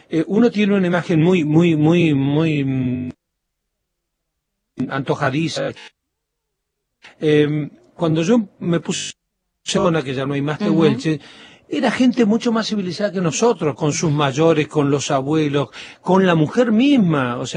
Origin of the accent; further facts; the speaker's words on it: Patagonia, Argentina; Yo soy de la Patagonia, Patagonia